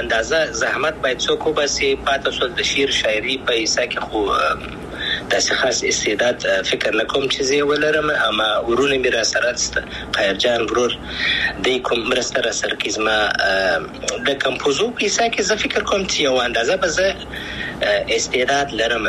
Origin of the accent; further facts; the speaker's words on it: Afghanistan; افغانستان خو زما دی زه افغان یم ان شاء الله بیا به افغانستان ته ولاړ سم